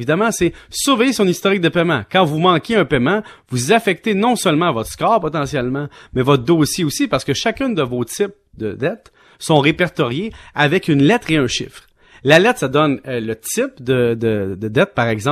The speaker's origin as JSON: {"language": "French", "town": "Valleyfield", "region": "Quebec", "country": "Canada", "tie": "born or raised there", "said": "Moi, j'ai grandi à Valleyfield avec le Soleil."}